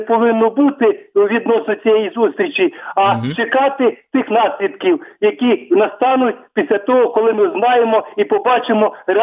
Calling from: Zaporizhzhia, Zaporizhzhia Oblast, Ukraine; Запоріжжя.

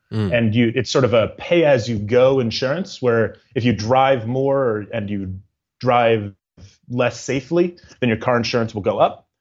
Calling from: Boston, Massachusetts, United States; Calling in from Boston, Massachusetts.

